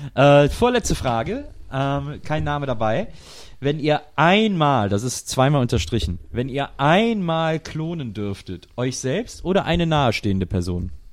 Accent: West Germany, Germany; Ich komme ja auch aus Westdeutschland.

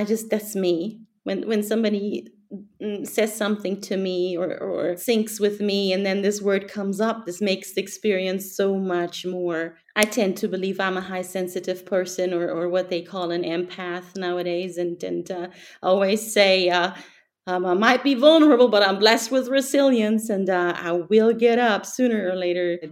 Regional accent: Germany; I'm from Germany.

